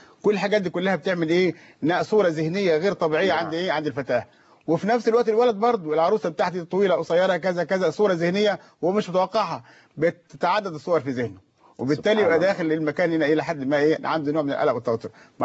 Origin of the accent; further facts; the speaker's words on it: Upper Egypt, Egypt; عندنا في الصعيد، انا بكلم بلدي هنا